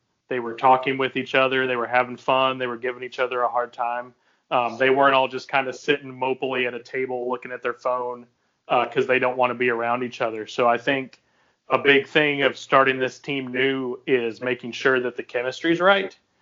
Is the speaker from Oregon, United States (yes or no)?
yes; Portland, Oregon, United States; I grew up in Portland, Oregon. My dad was a season ticket holder with the Trailblazers